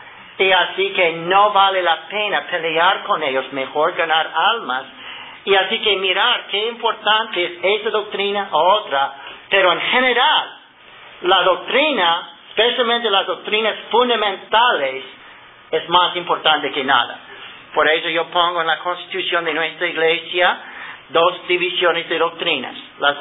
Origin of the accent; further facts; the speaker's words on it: Ohio, United States; Spanish is a second language; En la iglesia donde yo crecí en Ohio